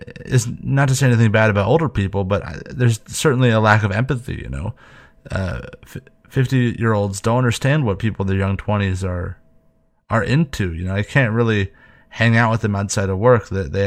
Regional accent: Santa Barbara, California, United States; I'm from Santa Barbara, and it's a place where people go to study and they go to die.

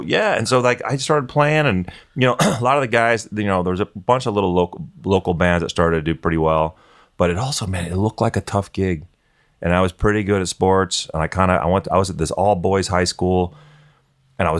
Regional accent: Berkeley, California, United States; You know, I grew up in Berkeley, and, you know, I started...

